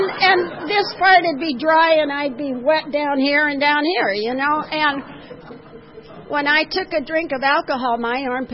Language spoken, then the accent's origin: English; Santa Monica, California, United States; I was born and raised in Santa Monica, so I'm native to the coast. I live inland now, and it's a culture shock, but it's sort of close.